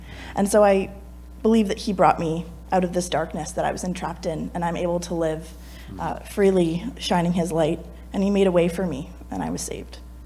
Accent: Oakville, Ontario, Canada; I go to Queens for nursing. I was raised in Oakville, Ontario

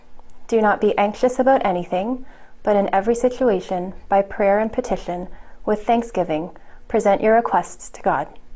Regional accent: Ottawa, Ontario, Canada; now in Kingston, Canada; I grew up in Ottawa and have been in Kingston for the last 6 years.

